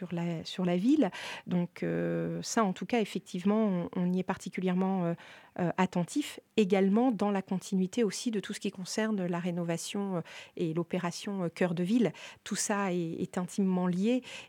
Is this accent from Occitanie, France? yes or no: no; Hauts-de-France, France; Alors moi, je suis née à Beauvais et j'ai grandi dans un petit village de l'Oise qui est Orwer.